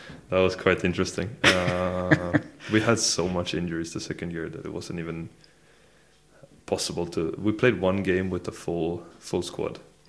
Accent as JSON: {"language": "English", "town": "Falkenberg", "region": "Halland County", "country": "Sweden", "tie": "born or raised there", "said": "Played in Falkenberg all my years in Sweden. I grew up in Falkenberg, and we had a pro team in the town."}